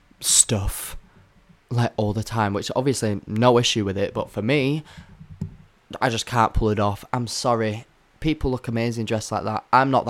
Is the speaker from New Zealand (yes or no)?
yes; New Zealand; really loving the fact that I'm a Kiwi?